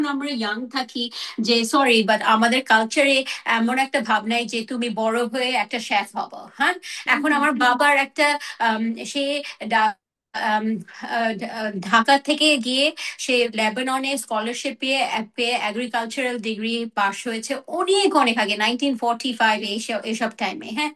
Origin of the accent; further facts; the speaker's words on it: Bangladesh; আমার চাইল্ডহুডটা মার্শাল্লাহ, আমার যেটা মনে আছে বাংলাদেশে আমরা এত মজা করতাম